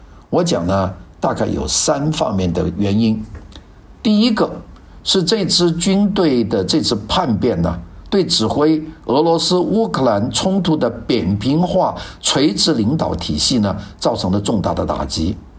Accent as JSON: {"language": "Chinese", "country": "China", "said": "在现代这个社会里面，叛乱呢，它有点像我们中国人讲的浑水摸鱼"}